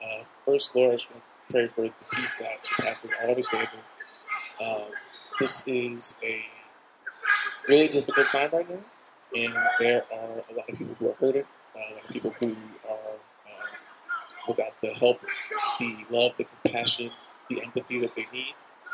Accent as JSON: {"language": "English", "town": "Jacksonville", "region": "Arkansas", "country": "United States", "tie": "born or raised there", "said": "which is about 35 minutes away from where I grew up in Jacksonville, Arkansas."}